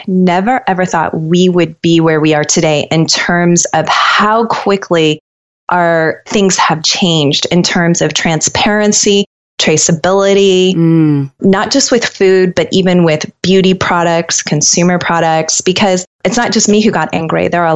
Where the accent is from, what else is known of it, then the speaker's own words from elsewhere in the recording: Colorado, United States; I grew up in Colorado and I was surrounded by nature, but I was never into the organic thing.